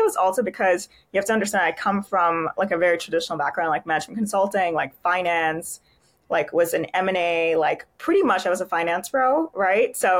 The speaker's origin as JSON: {"language": "English", "country": "Canada", "tie": "born or raised there", "said": "I'm originally Canadian, so basically raised there."}